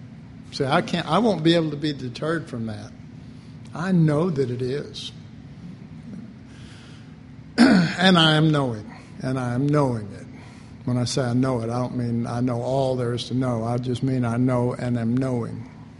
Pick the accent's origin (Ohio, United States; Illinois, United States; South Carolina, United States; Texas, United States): Texas, United States; Dallas; But growing up in Oak Cliff, I have.